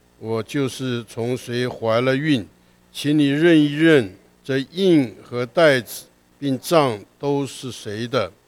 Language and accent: Chinese; China; 我们中国人的一个做法都是报喜不报忧啊，我们都喜欢讲好的啊